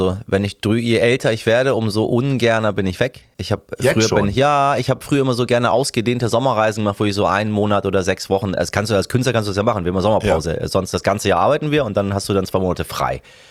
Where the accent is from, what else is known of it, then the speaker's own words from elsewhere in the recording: Hamburg, Germany; also born or lived in Tehran, Iran; ich bin ja aufs Dorf gezogen und zwar auf das Dorf namens Hamburg. Ich kam ja aus Teheran. Teheran hat 20 Millionen Einwohner. Das ist eine riesige Stadt.